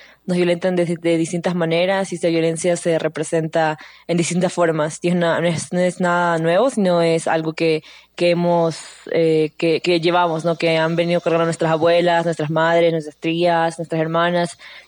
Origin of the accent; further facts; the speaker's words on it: Ecuador; de Ecuador.